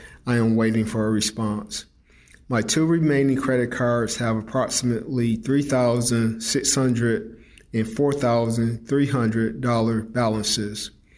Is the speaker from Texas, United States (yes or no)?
yes; San Antonio, Texas, United States; I'm from San Antonio, Texas.